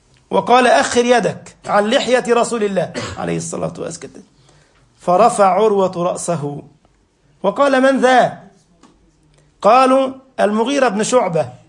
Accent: Egypt; حتى عندنا في مصر يقول لك: من علمني حرفا صرت له عبدا.

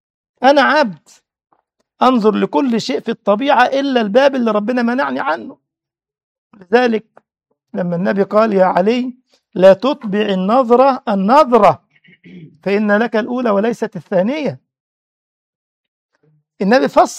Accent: Egypt; انما زمان عندنا في مصر كان العلبة فيها كم سيجارة،

